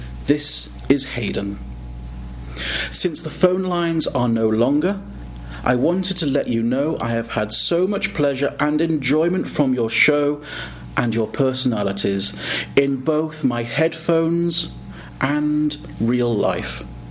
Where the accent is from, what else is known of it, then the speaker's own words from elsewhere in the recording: United Kingdom; now in United States; my life as a British gentleman in America.